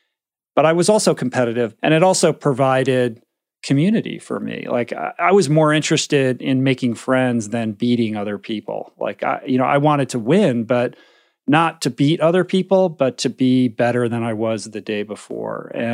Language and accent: English; Bethesda, Maryland, United States; I grew up in Bethesda, just outside Washington.